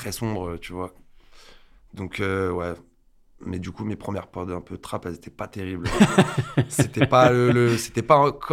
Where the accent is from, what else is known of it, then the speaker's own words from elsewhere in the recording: Alès, Occitanie, France; moved away as an adult; now in Paris, France; une ville du sud un peu perdue, pas loin de Nîmes.